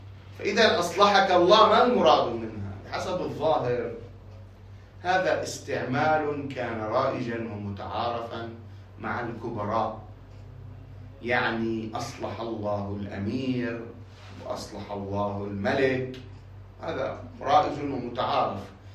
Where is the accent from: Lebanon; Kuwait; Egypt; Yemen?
Lebanon; عندنا في لبنان